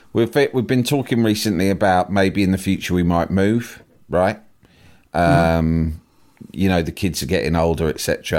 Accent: England, United Kingdom; We are the English equivalent, right? We're born... Yeah. Then we come out in the maternity ward and straight away, you got that football, mate.

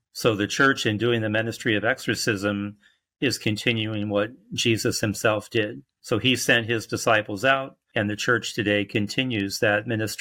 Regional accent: Indianapolis, Indiana, United States; I grew up in Indianapolis, Indiana. I've been a priest for the past 32 years.

